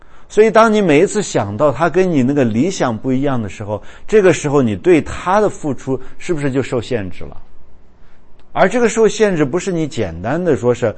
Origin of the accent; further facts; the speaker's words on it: China; 你说我们中国人说爱美之心，人皆有之。